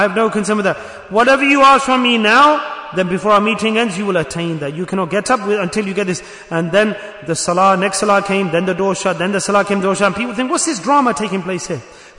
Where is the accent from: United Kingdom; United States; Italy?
United Kingdom; Manchester, North West England; I live in England. I'm from Manchester.